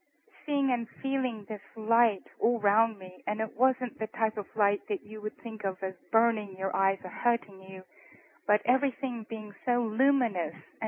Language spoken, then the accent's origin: English; Blackpool, North West England, United Kingdom; now in Nashville, United States; I am from the north of England, and I was born during World War II in Lancashire in a town called Blackpool.